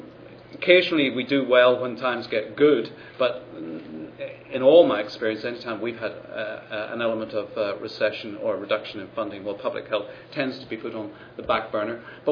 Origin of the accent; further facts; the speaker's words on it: Ireland; now in England, United Kingdom; I don't really understand cricket either, because I'm from Ireland.